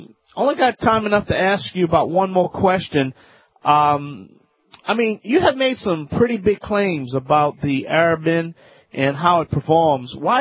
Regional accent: Louisiana, United States; from the Bayou Land.

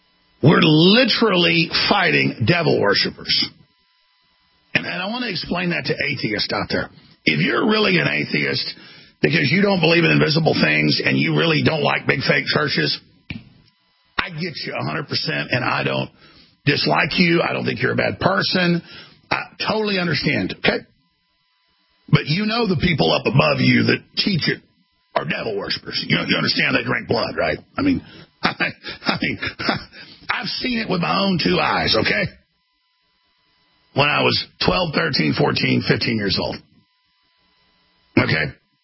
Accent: Dallas, Texas, United States; You couldn't shake a stick where I grew up in Dallas without running into the devil worshipers.

